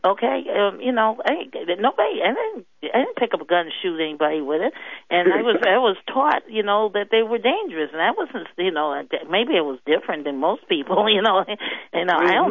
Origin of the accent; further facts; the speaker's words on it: United States; I'm African American, as you know, and I'm very disgusted, to be honest with you